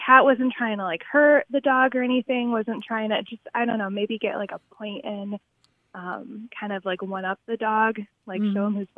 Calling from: Indianapolis, Indiana, United States; I'm calling from Indianapolis.

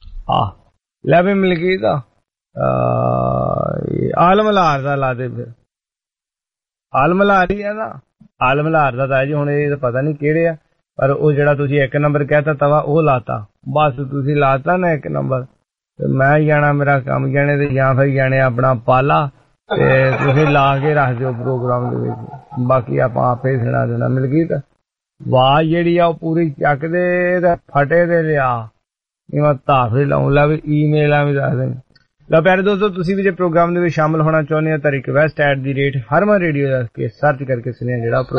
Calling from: Faridkot, Punjab, India; ਤਾਂ ਜੀ ਮੈਂ ਫਰੀਦਕੋਟ ਤੋਂ ਸੁਣਦਾ ਹੁੰਦਾ ਸੀ, ਤੇ ਹੁਣ ਮੈਂ ਇਸ ਵੇਲੇ ਪਹੁੰਚ ਚੁੱਕਿਆ ਜੀ ਸਿਰਣੀ ਦੇ ਪਰਥ ਵਿਆਹ।

